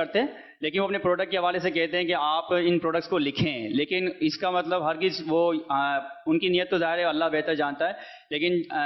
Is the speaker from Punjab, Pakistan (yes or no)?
no; Hyderabad, Sindh, Pakistan; اور میں ڈاکٹر مجلس سے ہوں اور حیدرآباد سے تعلق ہے، چائلڈ اسپیشلسٹ ہوں۔